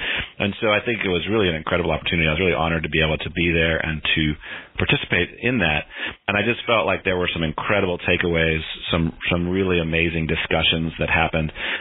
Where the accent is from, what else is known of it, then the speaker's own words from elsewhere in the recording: Nashville, Tennessee, United States; who did just an amazing job putting this big event together for us here in my hometown.